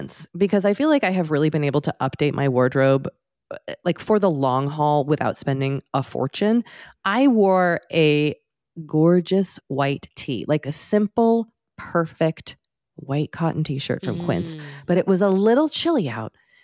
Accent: Massachusetts, United States; And listen, Dory and I grew up in Massachusetts. We know what the weather and the lack of sunlight is like, especially this time of year. But, and we also live in Southern California

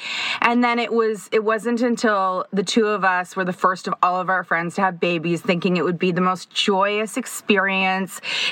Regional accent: Toronto, Ontario, Canada; we are from Toronto, and we both ended up at the same high school, a high school that is currently like 5 minutes from our house. I still live around the corner from that high school.

